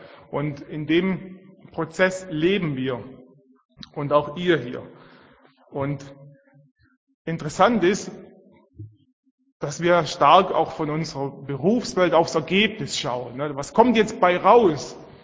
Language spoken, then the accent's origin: German; Swabia, Germany; accent: Swabian; Und vielleicht habt ihr es schon gehört von meinem Dialekt her. Ich bin Schwabe.